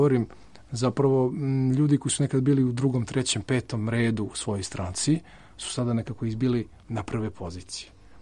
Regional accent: Serbia; ja i to vam govorim kao pravnik, a ne kao Srbin

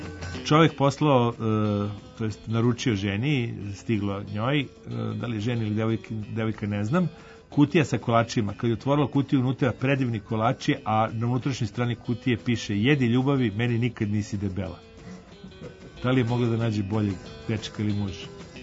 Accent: Serbia; Na izlasku iz mesta Brus, kod nas u Srbiji

